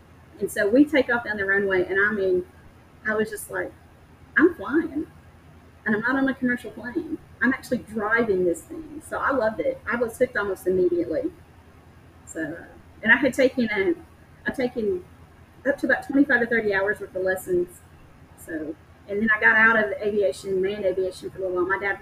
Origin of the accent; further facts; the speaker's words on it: Woodbury, Tennessee, United States; Yeah, I'm originally from Woodbury, Tennessee, which is a little bitty tiny town outside of Murfreesboro. I grew up on top of a mountain.